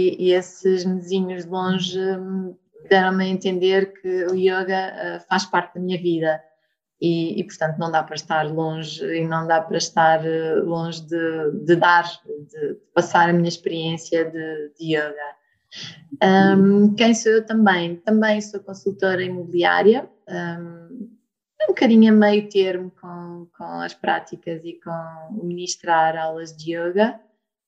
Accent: Lisbon, Portugal; sou lisboeta, portanto, nascida, criada, vivida em Lisboa.

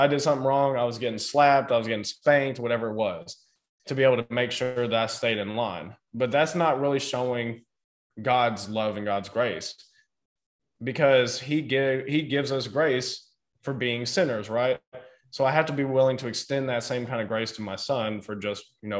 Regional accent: the South, United States; this thing that I think is interesting growing up in the South, especially from what I've seen, is men are expected to go to work

